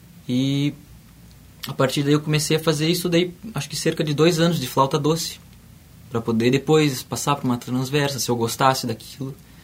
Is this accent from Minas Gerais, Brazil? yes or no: no; Lagoa Vermelha, Rio Grande do Sul, Brazil; já quando eu voltei a morar na minha cidade natal, que é Lagoa Vermelha.